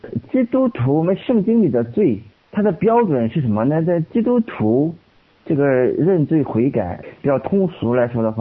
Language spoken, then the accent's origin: Chinese; China; 这个你像我们中国人讲，小孩子从小就讲嘛，人之初性本善，